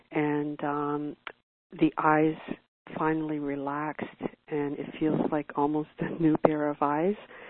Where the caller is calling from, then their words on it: Toronto, Ontario, Canada; I'm calling from Toronto, Canada.